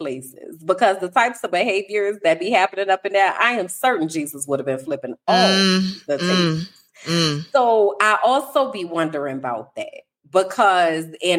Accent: New Orleans, Louisiana, United States; keep in mind, I'm from New Orleans.

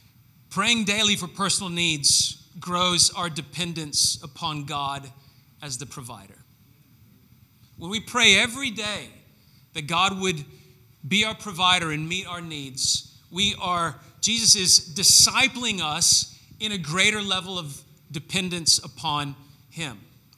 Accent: Memphis, Tennessee, United States; I had just left my hometown of Memphis.

